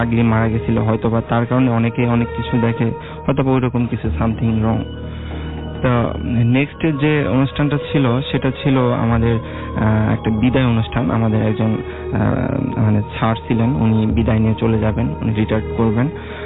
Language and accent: Bangla; Dhaka, Dhaka Division, Bangladesh; এসেছি ধানমন্ডি থেকে।